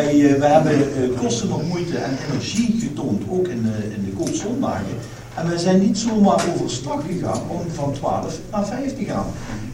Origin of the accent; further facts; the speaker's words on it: Brunssum, Limburg, Netherlands; ik ben geboren en getogen in Brunsum.